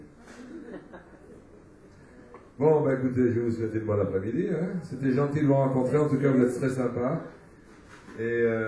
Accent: Corsica, France; Après, il y a bien sûr la Corse, parce que je suis Corse.

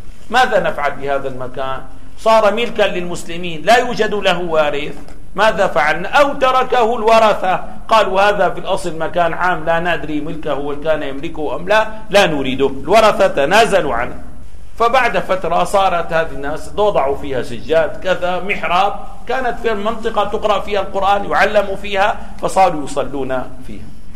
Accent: Damascus, Damascus Governorate, Syria; عندنا في دمشق كانت كتاتيب، يعني ما أماكن يدرس فيها للطلاب العلم

